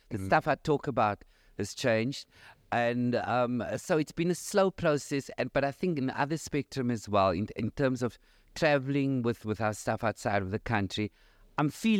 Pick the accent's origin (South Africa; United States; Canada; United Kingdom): South Africa; Cape Town, Western Cape; And I said, no, I'm from Cape Town.